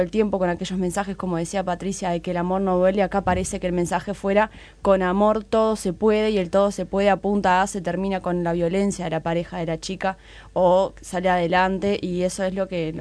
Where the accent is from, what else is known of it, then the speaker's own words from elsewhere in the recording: Uruguay; como buenas uruguayas veníamos un poco haciendo esto de conversar